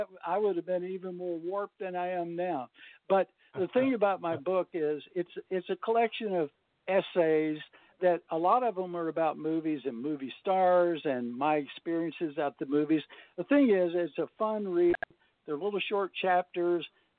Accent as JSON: {"language": "English", "town": "Grand Prairie", "region": "Texas", "country": "United States", "tie": "born or raised there", "said": "We didn't have much money. We grew up in Grand Prairie, Texas. My dad worked at an aircraft plant"}